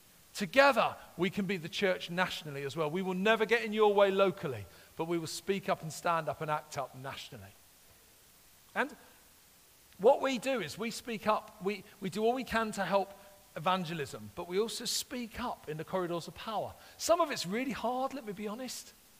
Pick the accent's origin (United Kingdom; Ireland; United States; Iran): United Kingdom; London; As you can hear, I am a Londoner.